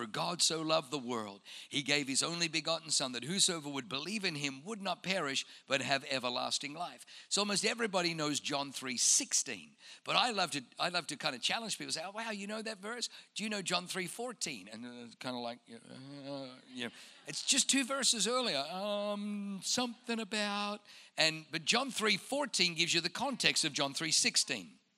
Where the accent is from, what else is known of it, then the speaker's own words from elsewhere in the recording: Australia; We grew up in Australia, so we're used to poisonous snakes.